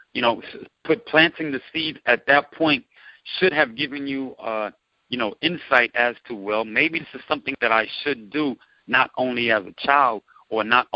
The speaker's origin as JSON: {"language": "English", "region": "New York", "country": "United States", "said": "You know, I'm a New Yorker by nature, so me doing anything outside of the norm was just unheard of for me."}